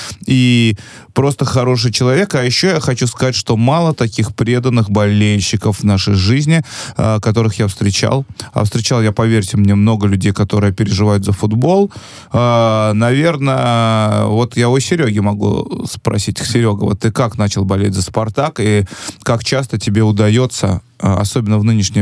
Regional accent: Tashkent, Uzbekistan; Я человек из Ташкента

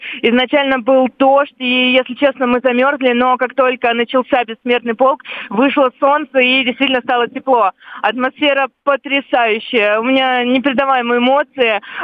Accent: Bronnitsy, Moscow Oblast, Russia; Город Бронницы Московской области.

